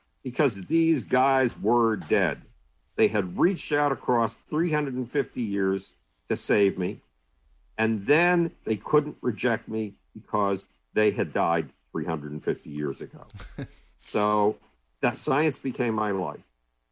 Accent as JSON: {"language": "English", "town": "Buffalo", "region": "New York", "country": "United States", "tie": "born or raised there", "said": "When I was a child, nobody wanted me in my hometown of Buffalo, New York."}